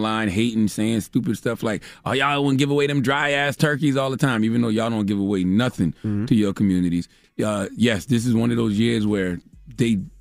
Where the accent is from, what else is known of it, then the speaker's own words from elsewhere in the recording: Moncks Corner, South Carolina, United States; tomorrow, Monk's Corner, South Carolina, dropping the clues bombs from my hometown, the 843.